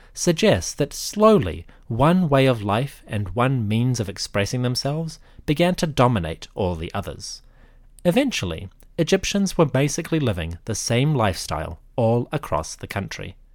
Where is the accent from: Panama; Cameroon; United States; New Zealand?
New Zealand; and I am from New Zealand.